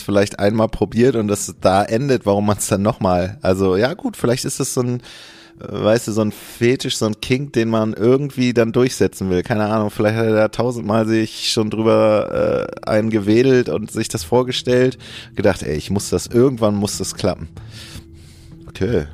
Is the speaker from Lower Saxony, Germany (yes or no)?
no; Bremen, Germany; Ich bin wirklich ganz krass im Vorort von Bremen aufgewachsen, behütet, hab Gymnasium besucht